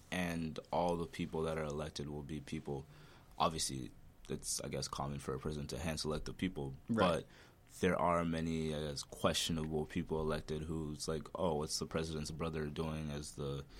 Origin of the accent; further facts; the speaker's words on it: Malawi; I was just set up, and a lot of people growing up in Malawi were sort of just set up to think in a more communal point of view.